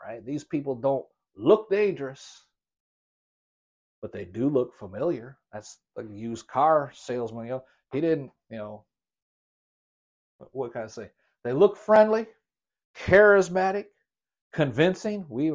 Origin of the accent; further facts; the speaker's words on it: Michigan, United States; moved away as an adult; I was born and raised in Michigan and lived my entire life there until I joined the Army at age 18.